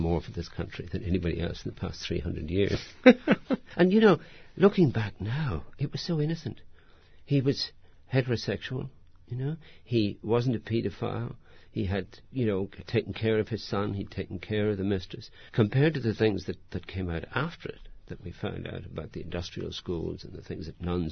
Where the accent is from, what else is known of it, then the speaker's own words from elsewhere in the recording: Ireland; And of course, being Irish and being Catholic, I distrust this deeply.